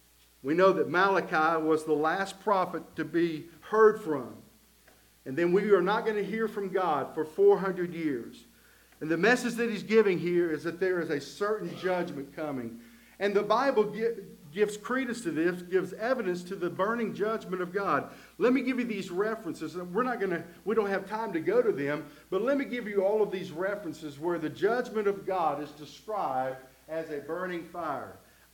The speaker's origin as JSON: {"language": "English", "town": "Middle Valley", "region": "Tennessee", "country": "United States", "tie": "born or raised there", "said": "I was raised up in Middle Valley, up at the top of Colorado Street, where we would have to walk down all the way down to the end of our street to catch the bus."}